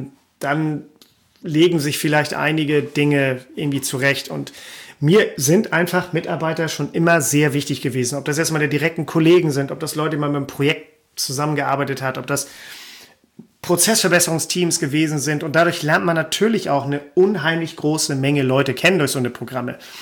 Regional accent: Schleswig-Holstein, Germany; habe alles weggebracht zu den Leuten, damals in Schleswig-Holstein, meine Heimat.

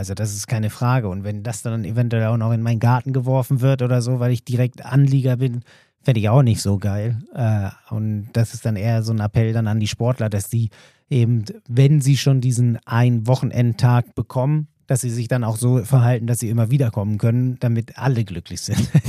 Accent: Berlin, Germany; ich komme aus Berlin und hab mitten in der Stadt gewohnt

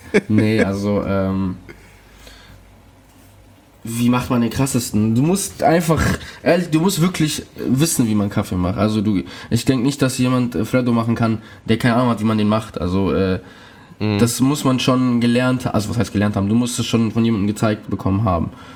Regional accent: Greece; Ja, ich bin wirklich krass. Also das sagt mir auch jeder. Wie kann man als Grieche keine Zwiebeln und keine Oliven essen?

